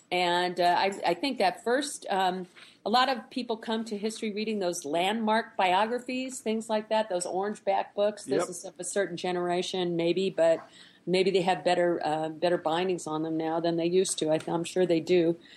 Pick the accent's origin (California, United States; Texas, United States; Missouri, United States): Missouri, United States; St. Louis; moved away as an adult; Well, I'm a child of the Midwest. I grew up in St. Louis, Missouri, and a product of the 1960s, I guess.